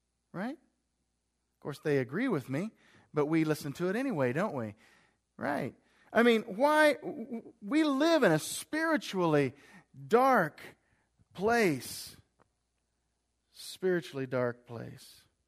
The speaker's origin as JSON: {"language": "English", "town": "Stanbury", "region": "Missouri", "country": "United States", "tie": "born or raised there", "said": "we were up in Stanbury over Christmas, my hometown, and we were watching the Kansas City news, is what they have up there."}